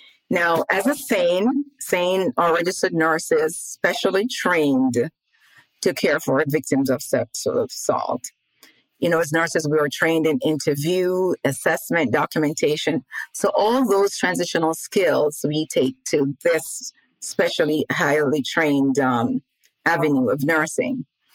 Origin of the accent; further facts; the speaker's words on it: Jamaica; I grew up in Jamaica